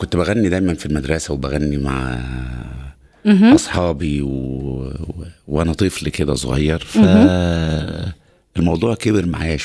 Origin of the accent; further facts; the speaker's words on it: Upper Egypt, Egypt; now in Cairo, Egypt; انا من الصعيد فانا هربان من اهلي هربان من ابويا ومن اخواتي وكده ولا وجاي القاهره